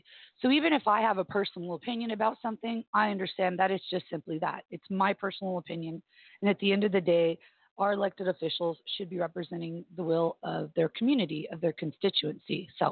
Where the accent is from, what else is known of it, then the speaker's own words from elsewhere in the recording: Hawaii, United States; also born or lived in Palo Alto; So I was born in Stanford University, Palo Alto, California, on March 7th, 1977. I moved to Hawaii with my mother and my oldest brother.